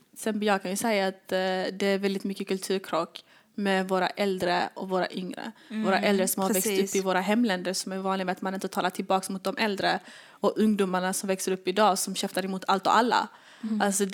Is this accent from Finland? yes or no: no; Somalia; För jag kommer från Somalia.